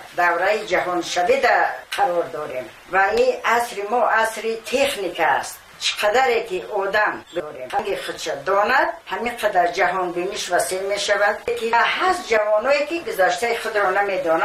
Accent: Tajikistan; و من از این فخر میکردم که من تاجیکم

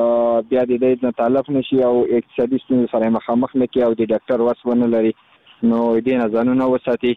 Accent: Khost, Afghanistan; زه خو د خوست ولایت مربوط یم

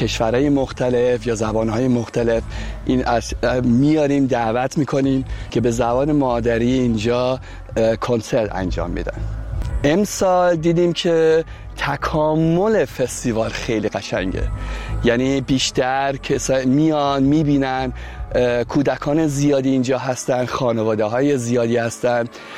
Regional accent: Iran; ما خودمون ایرانی هستیم

